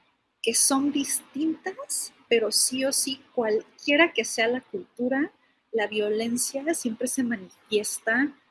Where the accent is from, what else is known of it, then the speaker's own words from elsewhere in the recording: Tijuana, Baja California, Mexico; yo ahorita, por ejemplo, estoy en Denver, soy de Tijuana